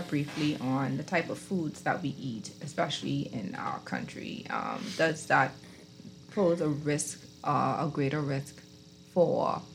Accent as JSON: {"language": "English", "region": "Crooked Island", "country": "Bahamas", "tie": "born or raised there", "said": "That's all my hometown."}